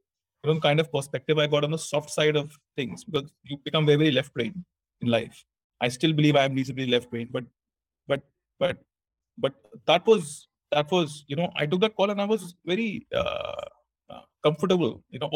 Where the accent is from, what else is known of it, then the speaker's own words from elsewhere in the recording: Meerut, Uttar Pradesh, India; So if you say these three, I didn't move at all. You know, I'm born and brought up in Meerut. My schooling was very stable.